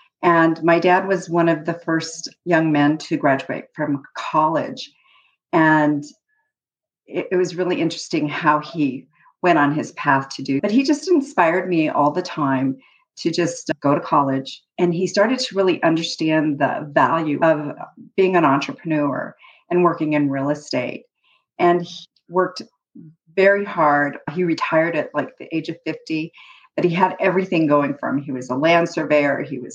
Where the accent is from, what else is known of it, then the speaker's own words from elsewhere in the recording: Santa Fe, New Mexico, United States; I'm from Santa Fe, New Mexico, born and raised in New Mexico. And I'm not like the typical immigrant.